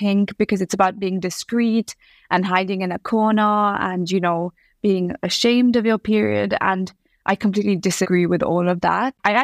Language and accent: English; Karnataka, India; You know, again, because, for example, I'm from Karnataka. It's a state that I understand well.